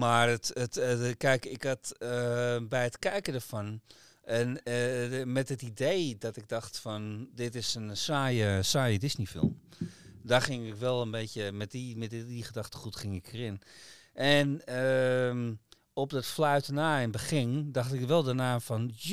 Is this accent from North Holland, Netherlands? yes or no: yes; Amsterdam, North Holland, Netherlands; Ik bedoel, als Amsterdammer heb ik daar een mening over.